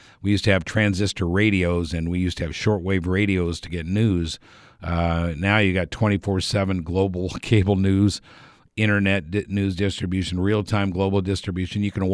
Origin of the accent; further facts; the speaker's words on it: United States; I've been here since I was born in 1960, so just after statehood, 6 months or so after statehood.